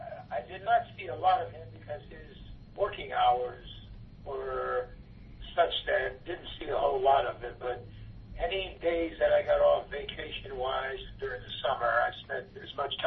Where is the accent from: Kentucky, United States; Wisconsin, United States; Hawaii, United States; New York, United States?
New York, United States; New Rochelle; It was great. I can't really recall any negative aspects of growing up in New Rochelle.